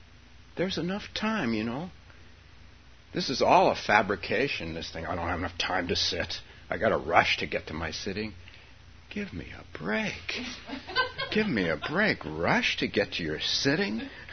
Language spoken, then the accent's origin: English; California, United States; We're from California.